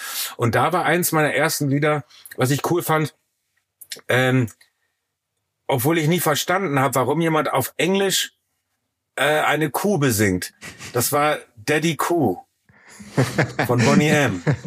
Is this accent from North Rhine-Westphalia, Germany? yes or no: yes; Soest, North Rhine-Westphalia, Germany; ich bin in Soest geboren und aufgewachsen. Meine Familie mütterlicherseits kommt tatsächlich aus Herford. Ich habe da auch viel Zeit verbracht in meinem Leben.